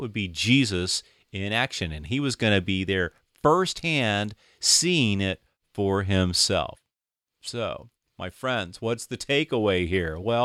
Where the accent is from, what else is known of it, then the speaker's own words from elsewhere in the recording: Tennessee, United States; Now, I know about country bumpkins because I am from Tennessee.